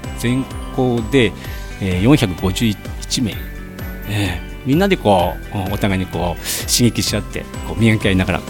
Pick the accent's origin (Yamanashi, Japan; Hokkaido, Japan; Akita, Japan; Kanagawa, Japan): Akita, Japan; Yokote; 出身は横手、旧横手市内です。